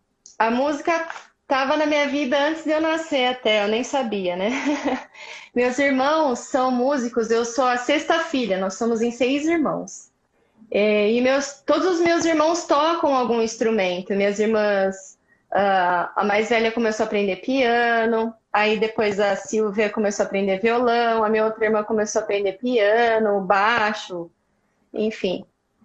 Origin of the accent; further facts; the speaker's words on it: São Carlos, São Paulo, Brazil; tinha muita dificuldade, que eu sou de São Carlos, né, no interior. E não tinha professor de sax lá naquela época.